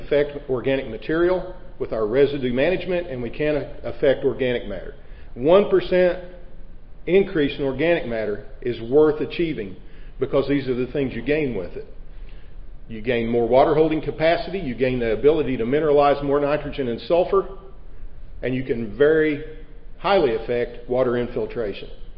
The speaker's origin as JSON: {"language": "English", "region": "Indiana", "country": "United States", "moved": "as an adult", "lives_now": "Illinois, United States", "said": "I am from Southern Illinois. I'm actually from Southern Indiana, but I moved to Southern Illinois about 25 years ago."}